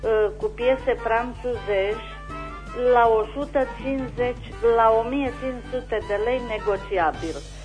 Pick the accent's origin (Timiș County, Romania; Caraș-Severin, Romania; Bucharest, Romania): Caraș-Severin, Romania; Anina; sunt din Anina și aș vrea să reînnoiesc anunțul meu, vă rog